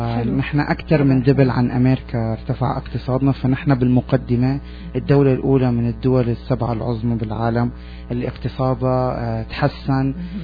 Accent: Canada; طبعا مبسوط ككندي. مبسوط كثير.

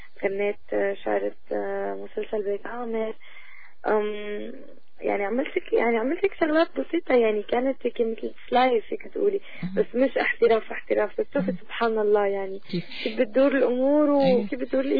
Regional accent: Syria; بلادي سوريا

